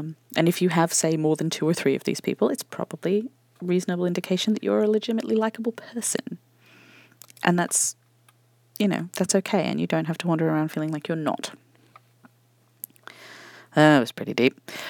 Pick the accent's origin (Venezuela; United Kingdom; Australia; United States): Australia; I am Australian and cunt is just a word. I have a small subset of friends who are extremely bogan Australians that I went to university